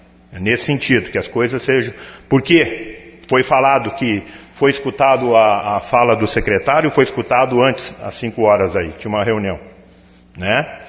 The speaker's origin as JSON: {"language": "Portuguese", "town": "Campestre", "country": "Brazil", "tie": "born or raised there", "said": "minha terra natal, onde eu tenho o maior orgulho de pertencer ao meu Campestre."}